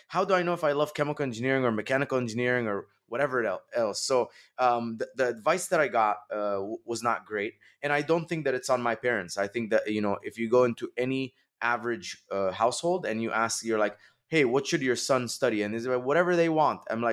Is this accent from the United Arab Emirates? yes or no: yes; Dubai, United Arab Emirates; Yes, sir. I grew up in Dubai.